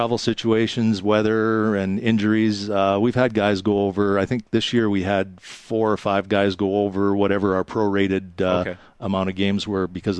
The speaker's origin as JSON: {"language": "English", "town": "Calgary", "region": "Alberta", "country": "Canada", "said": "A lot of the organizers find out, you know, that we're from Calgary"}